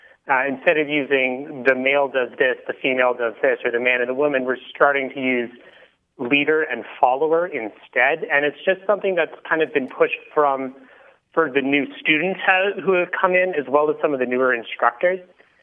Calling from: Burlington, Vermont, United States; I'm calling from Burlington, Vermont.

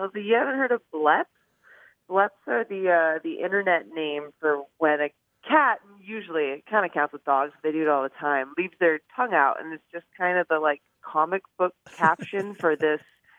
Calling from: San Diego, California, United States; I'm calling from San Diego.

